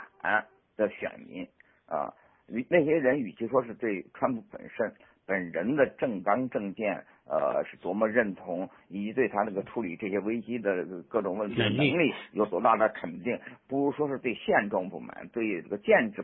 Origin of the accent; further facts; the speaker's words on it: China; 当然我们作为中国人呢，当然对这个中国问题尤其会感兴趣